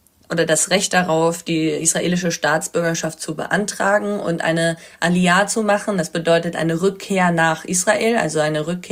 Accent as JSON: {"language": "German", "country": "Germany", "lives_now": "Switzerland", "said": "Vorher war ich halt eigentlich eine Deutsche. Unterdessen bin ich eine Schweizerin von der Fußball-Denke."}